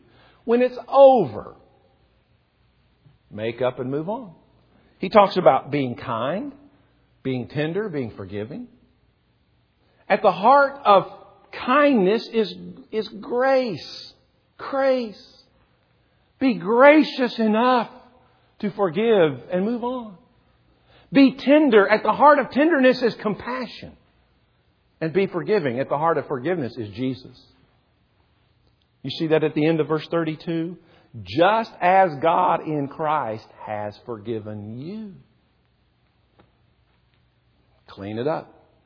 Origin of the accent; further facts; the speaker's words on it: the South, United States; I was in junior high school growing up in the South. I was in junior high school before I learned that the South lost the war.